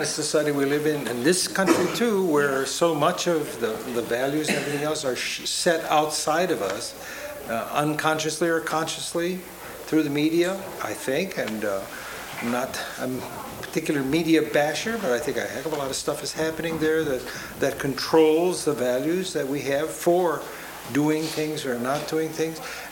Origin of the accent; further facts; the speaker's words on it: Tacoma, Washington, United States; And then to remember that's true in my hometown, in Tacoma, that there's this whole range of places.